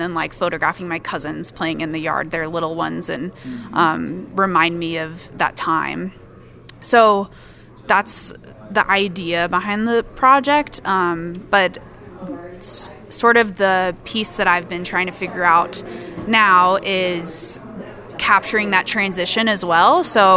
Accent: Dallas, Texas, United States; I'm from Dallas, Texas, and that's where I live currently.

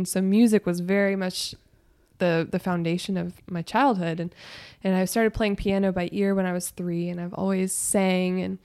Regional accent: Nashville, Tennessee, United States; Yeah, so I was born and raised in Nashville.

